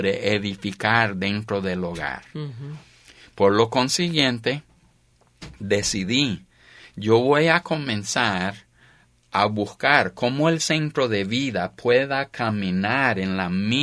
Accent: United States; first language Spanish; Yo soy americano, yo hablo español. Y el español es mi primer idioma.

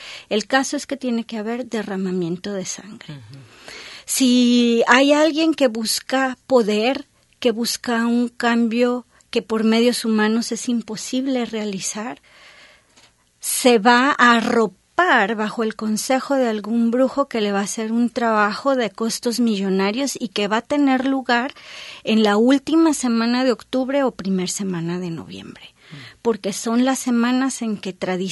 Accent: Mexico; Yo soy mexicana, estoy muy orgullosa de mis orígenes, de mi país

